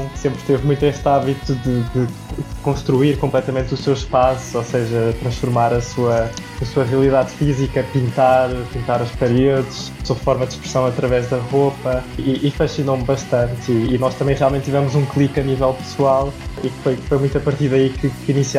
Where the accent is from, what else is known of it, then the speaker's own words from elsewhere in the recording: Alentejo, Portugal; also born or lived in Lisbon; Também cresci, nasci em Lisboa, mas cresci num ambiente pequeno, numa vila no Alentejo.